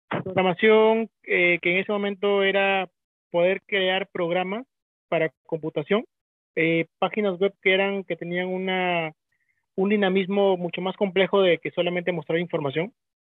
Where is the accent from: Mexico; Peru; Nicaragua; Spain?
Peru; Chiclayo, Lambayeque; Yo estudié en la Universidad Nacional Pedro Ruiz Gallo en Lambayeque. Soy natural de Chiclayo.